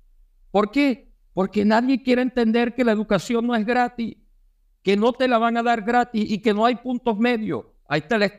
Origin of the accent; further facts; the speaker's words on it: Venezuela; moved away; Yo soy venezolano en el exilio.